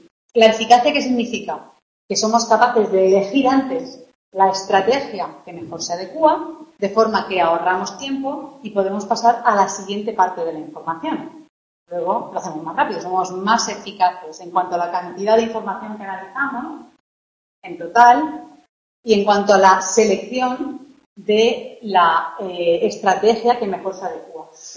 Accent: Cartagena, Region of Murcia, Spain; yo os he dicho que soy de Murcia, ¿no? Nací en Cartagena

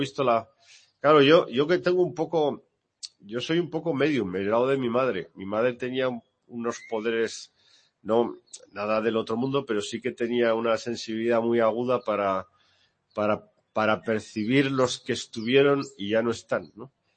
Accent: Barbastro, Aragon, Spain; Mi pueblo se llama Barbastro, que es un pueblo del Alto Aragón, de la provincia de Huesca

